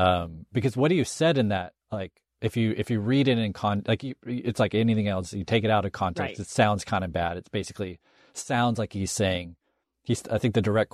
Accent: Compton, California, United States; Because I'm from Compton. I lived what you guys are fighting for.

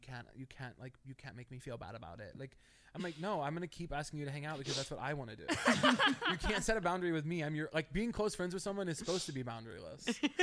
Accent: Missouri, United States; I grew up in Missouri in a very small town. Church were non-denominational, Baptist, Methodist.

